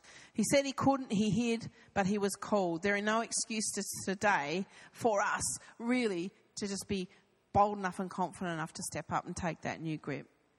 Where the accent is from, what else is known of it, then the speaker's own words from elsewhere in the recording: Devonport, Tasmania, Australia; But I come from Devonport, you know. Devonport's great. It's on the northwest coast of Tasmania, and I grew up there.